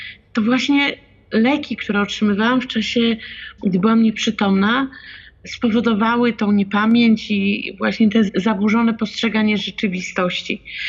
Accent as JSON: {"language": "Polish", "town": "Wschowa", "region": "Lubusz Voivodeship", "country": "Poland", "said": "No przecież jestem ze Wschowu, gdzie ja mogę być?"}